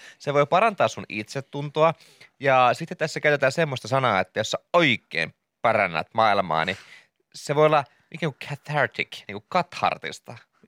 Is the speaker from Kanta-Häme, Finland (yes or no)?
no; Kirkkonummi, Uusimaa, Finland; Hei, mä olen Kirkkonummelta